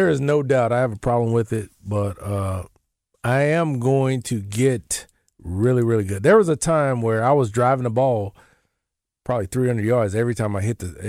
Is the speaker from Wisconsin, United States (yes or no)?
no; Duncan, Oklahoma, United States; So we had a country club, and then we had a place called Twin Oaks. I played a lot at Twin Oaks.